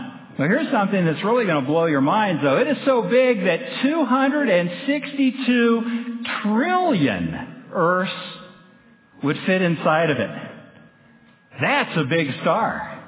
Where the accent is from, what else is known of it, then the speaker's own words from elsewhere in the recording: Texas, United States; born there; And I'm allowed to do that because I was born in Texas.